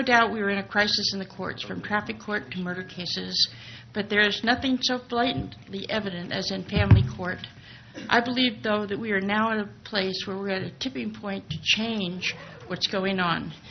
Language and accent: English; California, United States; and I am from Riverside County.